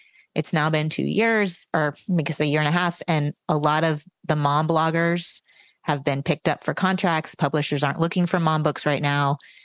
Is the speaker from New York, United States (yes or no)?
no; Indiana, United States; now in Dallas, United States; I grew up in Indiana, actually, and homeschooled for most of my childhood and ended up in Texas